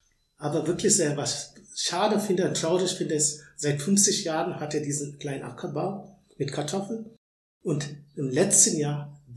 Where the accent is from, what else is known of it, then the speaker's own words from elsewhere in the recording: India; German is a second language; Aus der Großstadt, wo ich komme, aus Indien